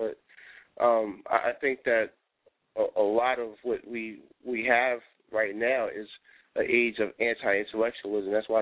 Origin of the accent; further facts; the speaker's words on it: New York City, New York, United States; I grew up in the South Bronx, so the schools weren't always the best.